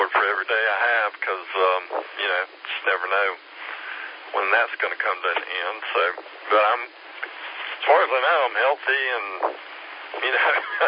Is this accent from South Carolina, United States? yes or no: yes; Greenville, South Carolina, United States; now in Taylors, United States; Well, I'm born and raised in Greenville, so lived in the Greenville area, you know, pretty much all my life, Simpsonville. We live in Taylor's now.